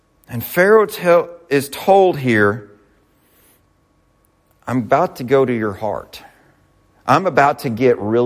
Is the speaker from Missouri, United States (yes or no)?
yes; Missouri, United States; but by golly, I'm from Missouri. I don't stop. Mules are in our blood.